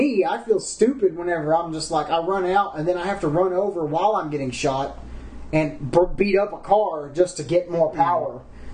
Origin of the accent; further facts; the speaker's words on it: Texas, United States; I'm sorry. I'm from Texas, so...